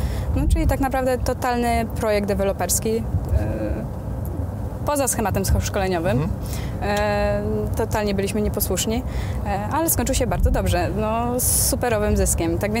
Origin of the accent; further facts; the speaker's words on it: Biłgoraj, Lublin Voivodeship, Poland; no i stwierdziliśmy, że no, ogólnie pochodzimy z małej miejscowości, więc flipy racji bytu nie miałyby aż tak jak w większej nieruchomości.